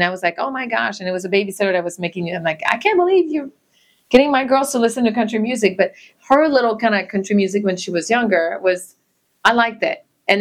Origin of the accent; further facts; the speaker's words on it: Canada; I'm from Canada, and I did not listen to country music.